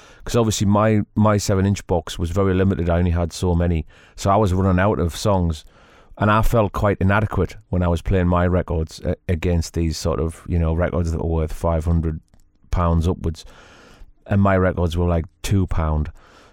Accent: Newcastle, North East England, United Kingdom; I'm a producer from Newcastle in the UK

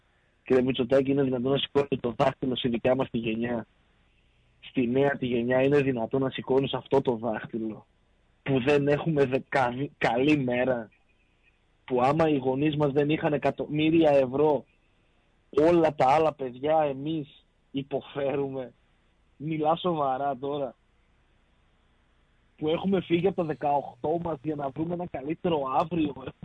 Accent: Thessaloniki, Central Macedonia, Greece; πόσο μάλλον εσύ σαν Θεσσαλονικιός και εγώ σαν Θεσσαλονικιός

